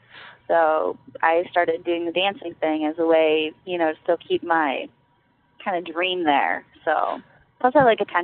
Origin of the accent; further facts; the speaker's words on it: Ohio, United States; Okay. Well, I'm from Ohio, Midwest. I come from a little town outside of Cleveland. Live on a farm, that whole deal.